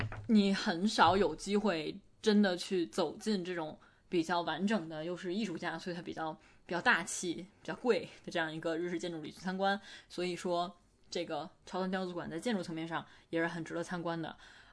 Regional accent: China; 然后听说我是中国人

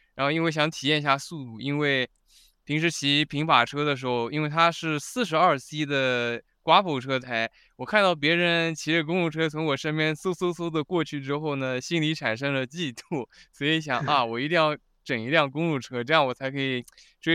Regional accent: Shanghai, China; now in Ottawa, Canada; 我是来自于上海的一个留学生，然后来渥太华也挺久了，是毕业于渥太华大学的学生

